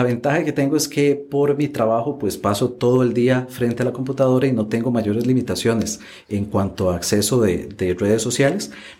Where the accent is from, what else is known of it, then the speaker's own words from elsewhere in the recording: Heredia, Costa Rica; Yo soy de Costa Rica, soy costarricense y vivo acá en Costa Rica, en la provincia de Heredia.